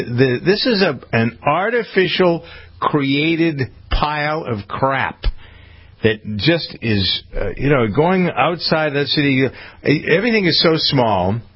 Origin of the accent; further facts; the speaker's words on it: Framingham, Massachusetts, United States; I'm living this in Framingham, my hometown, which has become a city.